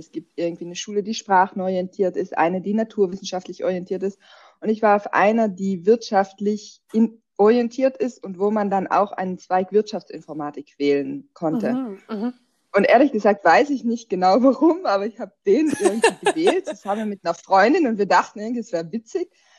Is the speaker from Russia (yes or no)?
no; Trentino-Alto Adige, Italy; accent: South Tyrolean; now in Switzerland; Ursprünglich komme ich aus Südtirol. Und mittlerweile wohne ich in der Schweiz. Also mein Akzent ist eigentlich ursprünglich südtirolerisch, aber wahrscheinlich mittlerweile mit Schweizer Betonung.